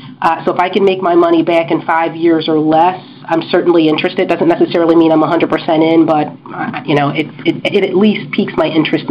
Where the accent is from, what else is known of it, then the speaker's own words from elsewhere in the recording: Philadelphia, Pennsylvania, United States; And I grew up in Philly. I know Philly.